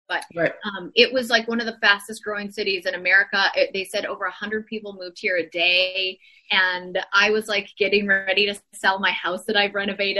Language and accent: English; Canada; now in Nashville, United States; I'm from Canada, so I understand the winter of everything.